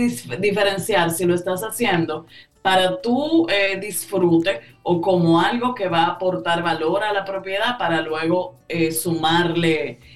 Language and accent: Spanish; Dominican Republic; Creo que es uno de los principales errores de nosotros como cultura dominicana